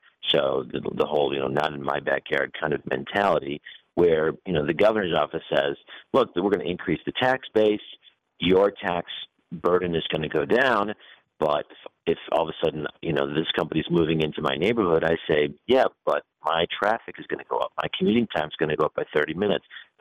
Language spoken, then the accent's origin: English; Midwest, United States; also born or lived in Chicago; now in Georgia, United States; I mean, I come from the Midwest. I moved here about 11 years ago. And, I was very skeptical about, moving my family from Chicago to Georgia.